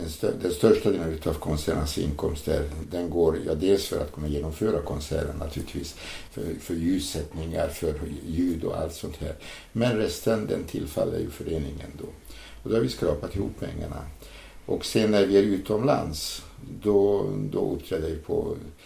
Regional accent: Hungary; now in Sweden; vi har haft konserter nere i mitt hemland i Ungern

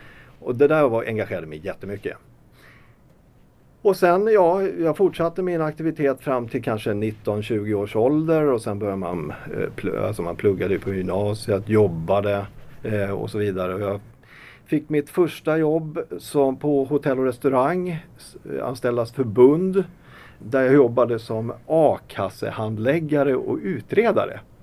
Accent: Stockholm County, Sweden; Vi flyttade till Ekbacken, alltså Pluggvägen och Bollmoravägen. Där jag växte upp i hyresrättsområde. Och där bodde jag egentligen ända tills jag flyttade hemifrån.

